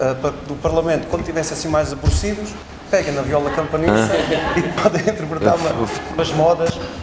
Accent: Alentejo, Portugal; coube-me essa responsabilidade como alentejano

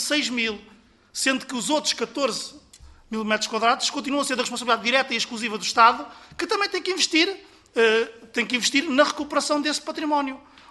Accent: Leiria, Portugal; Eu venho da região de Leiria, conheço bem aquele território

